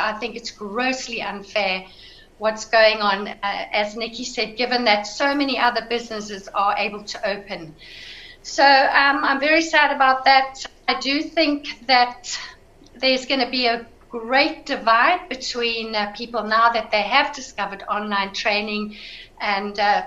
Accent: South Africa; now in United Kingdom

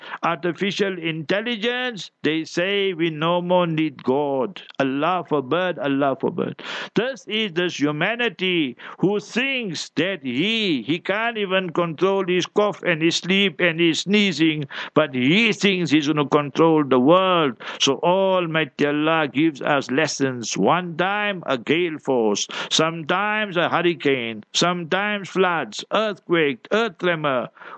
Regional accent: Heidelberg, Gauteng, South Africa; born there; When I was young, I was born in Heidelberg.

